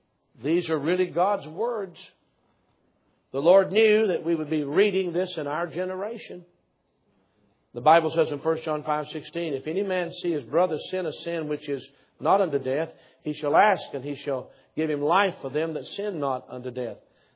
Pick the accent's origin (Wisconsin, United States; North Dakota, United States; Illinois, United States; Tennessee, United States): Tennessee, United States; Maryville; Where Kroger's is now in my hometown of Maryville, Tennessee.